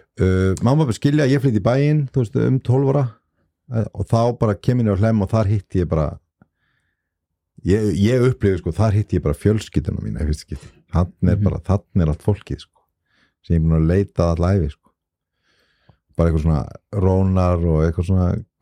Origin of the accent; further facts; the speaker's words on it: Kjalarnes, Capital Region, Iceland; Já, ég fæðist hérna upp á Kjálnesi, ég elst upp hérna upp á Kjálnesi